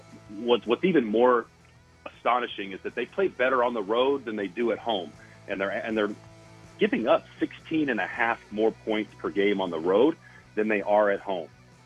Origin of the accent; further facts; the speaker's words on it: Omaha, Nebraska, United States; And I say, oh, I'm from Omaha.